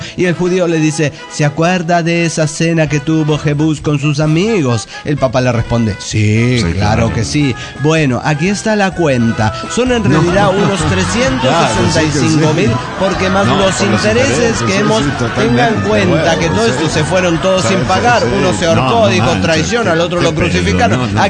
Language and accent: Spanish; Huaraz, Ancash, Peru; de Huaraz, Perú.